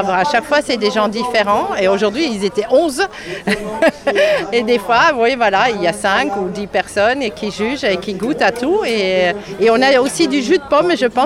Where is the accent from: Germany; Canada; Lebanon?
Germany; Stuttgart, Baden-Württemberg; now in Torigny-sur-Marne, France; Alors, on habite à Torigny-sur-Marne, mais on est de Stuttgart en Allemagne.